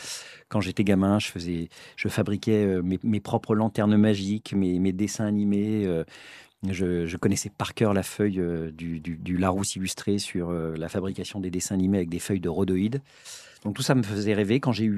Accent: Ville-d'Avray, Île-de-France, France; j'ai grandi à Ville d'Avray. J'ai passé les 20 premières années de ma vie à Ville d'Avray. J'ai fait toutes mes études à Versailles. J'ai fait Saint-Jean-de-Béthune, j'ai été en prépa même à Versailles, à Grandchamp

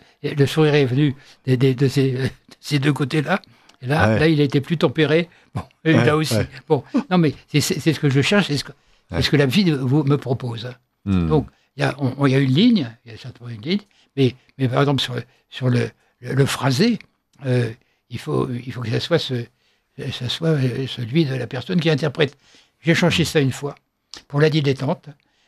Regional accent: Nouvelle-Aquitaine, France; il y avait cette réplique qu'on dit chez moi dans le Poitou, on pleure pas la bouche pleine

